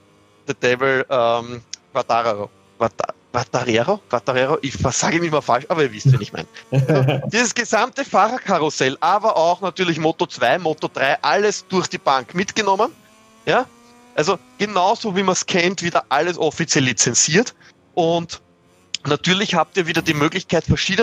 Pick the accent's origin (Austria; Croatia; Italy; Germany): Austria; als Österreicher